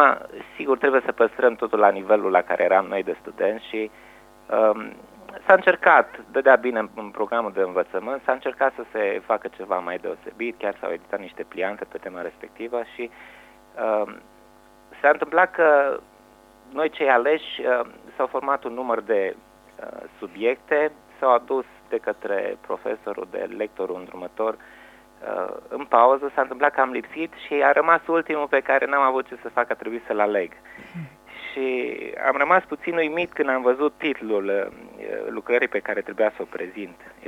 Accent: Hunedoara, Hunedoara County, Romania; now in Cluj-Napoca, Romania; sunt din Hunedoara. De 2 ani pot să spun că sunt clujan.

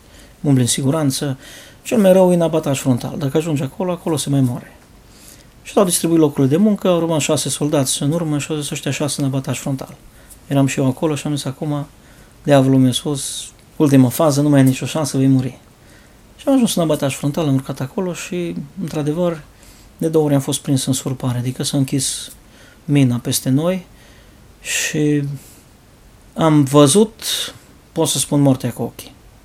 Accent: Cluj-Napoca, Cluj County, Romania; au văzut că sunt din Cluj

